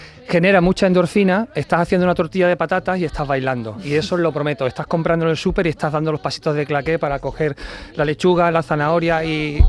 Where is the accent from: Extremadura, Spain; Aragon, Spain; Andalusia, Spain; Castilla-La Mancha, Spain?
Andalusia, Spain; Seville; Yo de Sevilla.